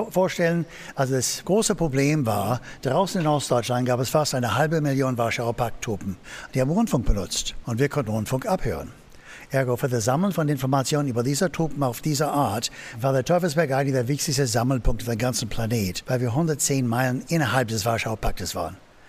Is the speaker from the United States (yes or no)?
yes; United States; German is a second language; ich bin Amerikaner